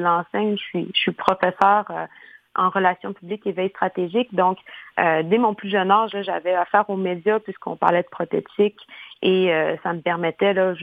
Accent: Quebec City, Quebec, Canada; je suis originaire de Québec

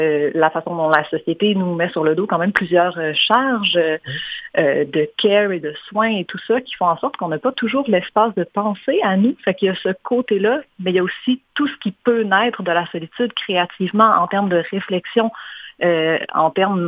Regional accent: Quebec, Canada; je viens du Lac-Saint-Jean

